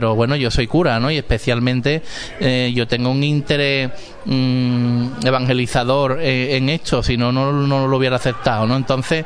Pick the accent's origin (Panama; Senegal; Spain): Spain; Lebrija, Andalusia; es mi pueblo de Lebrija